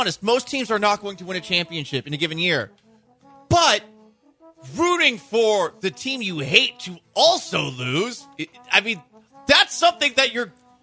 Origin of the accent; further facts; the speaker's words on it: Northeast, United States; Now, I'm from the Northeast. There's lots of cities near each other. All the Northeastern cities hate each other.